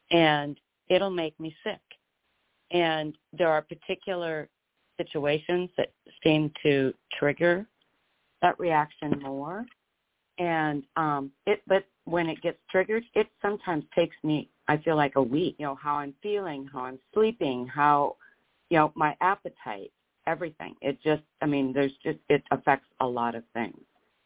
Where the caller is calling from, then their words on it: Lincoln, Nebraska, United States; from Lincoln, Nebraska.